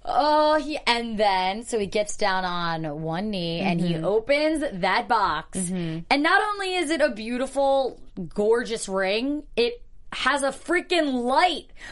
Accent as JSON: {"language": "English", "region": "East Coast", "country": "United States", "said": "I mean, I'm from the East Coast, but this isn't the only reason why I love New York."}